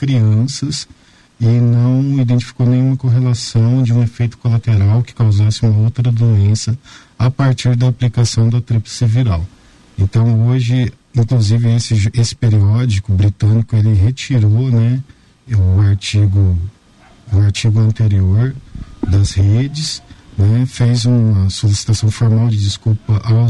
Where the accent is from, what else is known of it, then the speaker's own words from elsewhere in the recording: São Paulo, Brazil; born there; inclusive eu nasci em São Paulo, né?